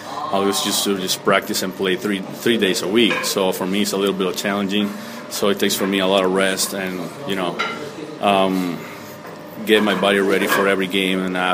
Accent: Anaco, Anzoátegui, Venezuela; English is a second language; It's a city called Anaco.

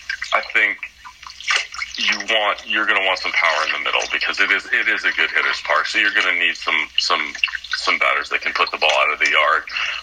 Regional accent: Redlands, California, United States; my mother was a math teacher at Rialto, and I grew up in Redlands

